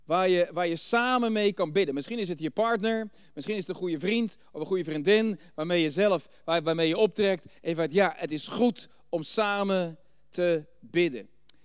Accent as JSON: {"language": "Dutch", "country": "Netherlands", "said": "Want ja, ik ben een Nederlander en ik geloof niet in Allah, want ik geloof in de profeet Isa"}